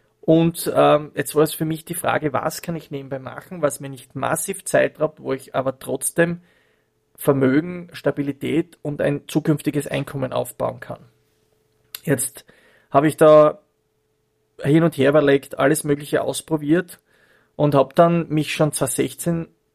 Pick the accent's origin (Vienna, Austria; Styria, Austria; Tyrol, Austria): Styria, Austria; Leoben; ich komme ja aus Leoben, die zweitgrößten Stadt der Steiermark